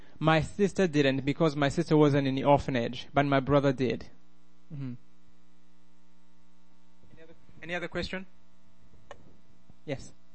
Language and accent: English; Rwanda; accent: Rwandan; English is a second language; also born or lived in Minnesota; now in United States; I know I have an accent, many of them, Rwandan, Minnesotan, and now Southern.